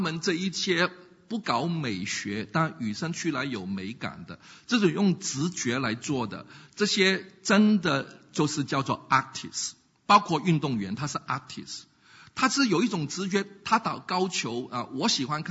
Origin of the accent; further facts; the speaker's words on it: Hong Kong; 我们香港人不懂地理